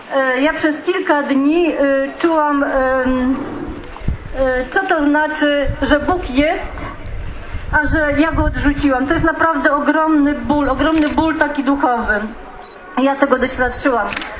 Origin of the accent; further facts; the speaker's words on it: Pisz, Warmian-Masurian Voivodeship, Poland; pochodzę z Pisza.